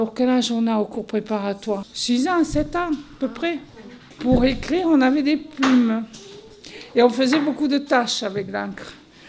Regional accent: Toulouse, Occitanie, France; Sinon, j'habitais rue des Saules. Voilà, je suis venu quand je me suis mariée. Je suis une Toulousaine, oui, comme les maisons toulousaines.

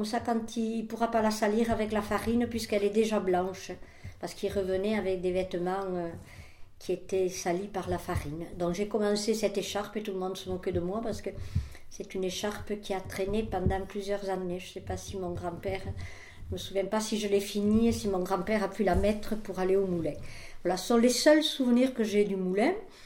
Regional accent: Villeneuve-la-Comtale, Occitanie, France; born or raised there

